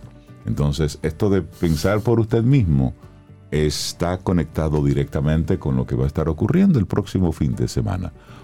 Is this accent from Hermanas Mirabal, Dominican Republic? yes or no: yes; Salcedo, Hermanas Mirabal, Dominican Republic; Y luego se va a Tenares con una extensa caravana que va a terminar en mi pueblo, en Salcedo.